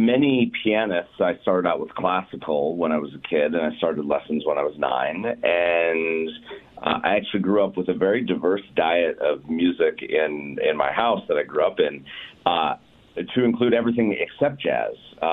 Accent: Boulder, Colorado, United States; now in Los Angeles, United States; I moved to LA right after I graduated high school. I'm from Boulder, Colorado originally, and I moved

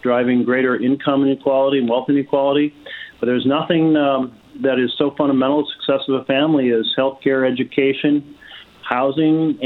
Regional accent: Myrtle Creek, Oregon, United States; also born or lived in Roseburg; I come from Myrtle Creek, so down the road from Roseburg, lived in Roseburg through first grade, so always feel a strong connection to Douglas County.

